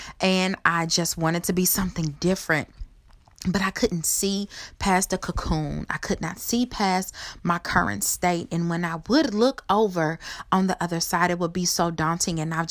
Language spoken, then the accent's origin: English; Chicago, Illinois, United States; now in Kentucky, United States; I am a native of Chicago, Illinois, born and raised in Chicago, Illinois. I had an amazing upbringing, a very close-knit family.